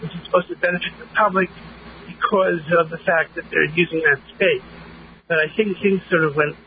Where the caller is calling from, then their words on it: Bronx, New York, United States; I'm calling from the Bronx.